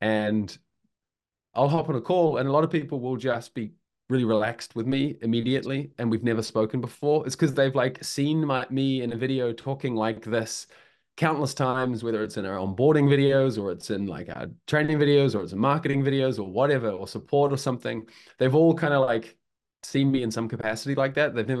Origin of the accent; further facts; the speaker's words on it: New Zealand; moved away; Just adding to the accents thing, I've been out of New Zealand long enough that my accent's probably softened a bit. I think if I'd stayed in New Zealand for the last 10 years, it might be as rough as yours.